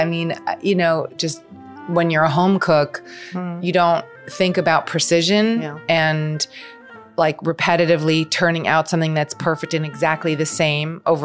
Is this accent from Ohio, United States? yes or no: no; Los Angeles, California, United States; also born or lived in New York City / Santa Monica; I was born here in Los Angeles, in Hollywood. Mm. We kind of went back and forth between New York City and Santa Monica a lot.